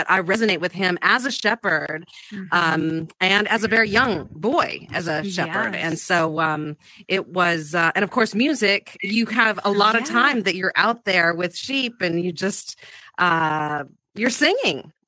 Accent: Montana, United States; Music was important to me in growing up in Montana.

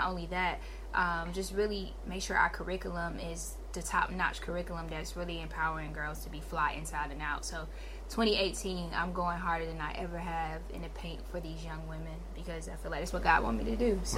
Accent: College Park, Georgia, United States; Oh, I'm from College Park, Georgia. ATL, Georgia

